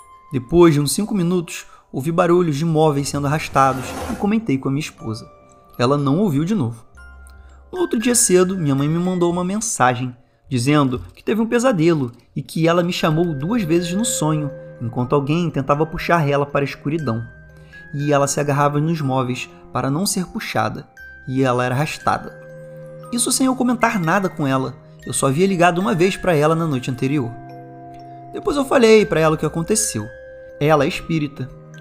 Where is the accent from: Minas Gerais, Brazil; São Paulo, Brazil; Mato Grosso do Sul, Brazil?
Minas Gerais, Brazil; Sou do interior de Minas e assim que me formei, fui trabalhar em uma escola agrícola que ficava na zona rural, a cerca de 16 quilômetros da minha cidade.